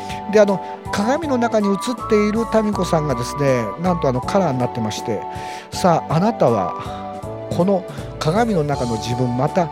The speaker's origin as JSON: {"language": "Japanese", "region": "Aichi", "country": "Japan", "said": "谷子さんが、ね、長野県の人ですし、僕は愛知県の人なのでね"}